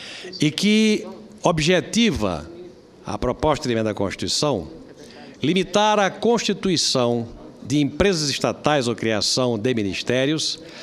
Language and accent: Portuguese; Brazil; como brasileiro